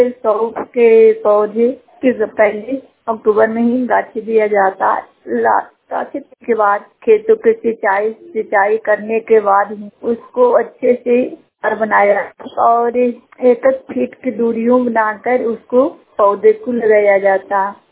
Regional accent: Parbhera, Bihar, India; परभेरा पंचायत के रहने वाले हूँ, धनरवा ब्लॉक।

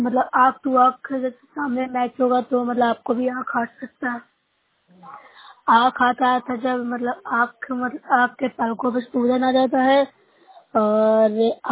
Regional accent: Nursarai, Bihar, India; मैं नौसरा ब्लॉक से हूँ, जिला नालंदा के निवासी हूँ।

